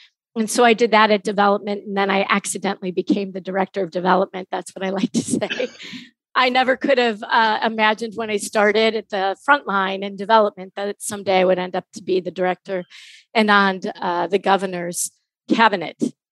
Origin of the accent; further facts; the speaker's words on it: Ohio, United States; You know, I grew up in Northeast Ohio.